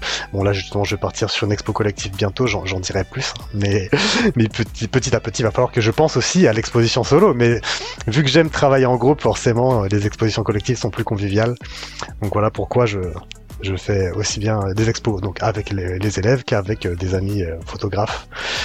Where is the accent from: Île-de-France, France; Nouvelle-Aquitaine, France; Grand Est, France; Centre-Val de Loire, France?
Île-de-France, France; now in Martinique; j'ai voulu me rapprocher de ma famille en Martinique puisque j'ai grandi en France hexagonale, donc en région parisienne plus précisément.